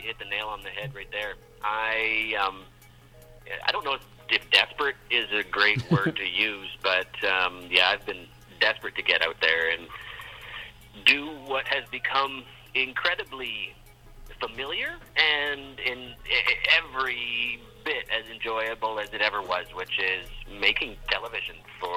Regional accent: Canada; as the opportunities born out of being a Canadian are tremendous.

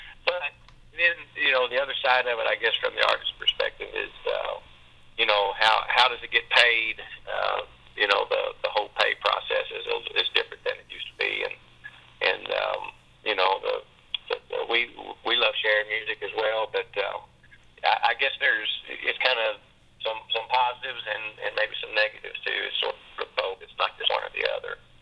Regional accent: Missouri, United States; I grew up in Southeast Missouri, but that's all a part of the Delta region over there, and it's a lot of cotton and soybeans, and it's farmland

